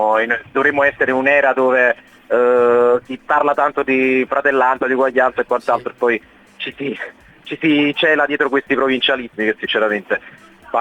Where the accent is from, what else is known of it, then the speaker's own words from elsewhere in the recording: Naples, Campania, Italy; nel momento in cui da napoletano vince un napoletano